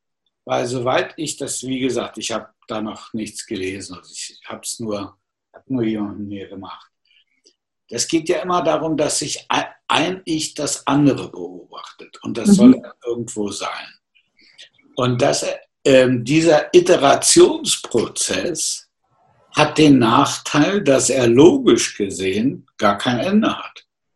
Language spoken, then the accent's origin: German; Germany; Natürlich kann man sagen, ich bin Deutscher, das ist einfach so, steht in meinem Personalausweis.